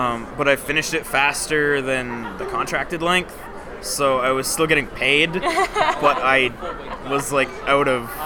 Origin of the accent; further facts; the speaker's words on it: Edmonton, Alberta, Canada; I'm from Edmonton